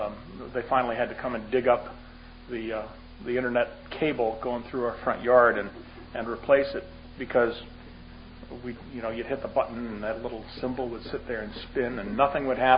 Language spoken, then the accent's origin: English; Colombia; Yes, I'm from Colombia.